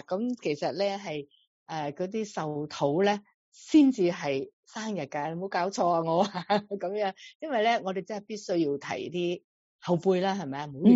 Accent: China; 那你我们中国人的习俗是这样嘛，挂白灯笼就是不好啊，白嘛，红灯笼就是结婚嘛，你都要搞得很清楚。有时候呢都挺喜欢我们中国呢五千年的文化呢

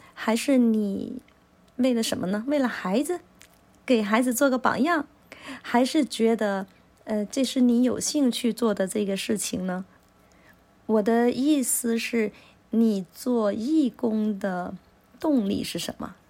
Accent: Guangdong, China; 下面一位呢是我的老乡啊，大家知道我是广东人

